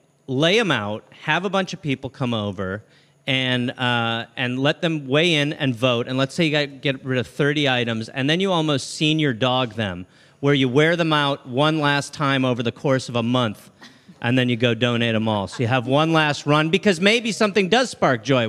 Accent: United Kingdom; No. I'm British.

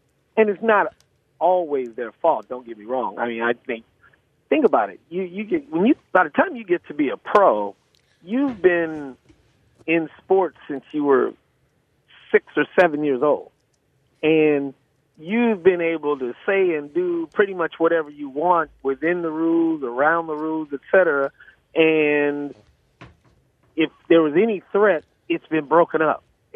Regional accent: Boston, Massachusetts, United States; when I say I'm from Boston or live in Boston

